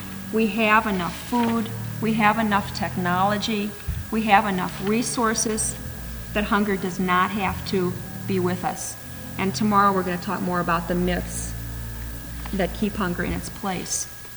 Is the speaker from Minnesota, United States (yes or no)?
yes; Minneapolis, Minnesota, United States; we're from Minneapolis.